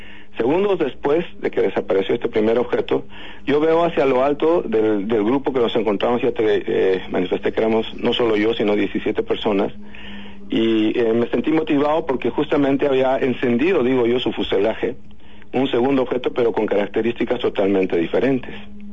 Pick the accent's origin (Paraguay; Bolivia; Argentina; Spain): Bolivia; also born or lived in Tacna, Peru; Soy boliviano